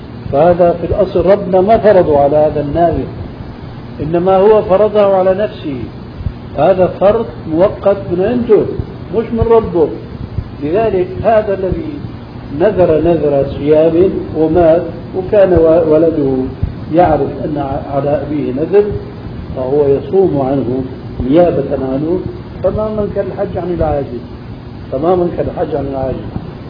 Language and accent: Arabic; Syria; هنا الحقيقة ما سمعت عندنا في سوريا خاصة في بلادنا الأصيلة ألبانيا